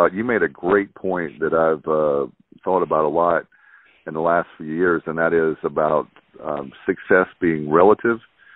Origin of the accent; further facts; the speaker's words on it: Williamston, North Carolina, United States; also born or lived in Durham; I've moved back to where I grew up in my teenage years. We moved here in 1985 from Durham in the Triangle to Williamston, so we've had roots here for a long time, and we moved back here to the house I grew up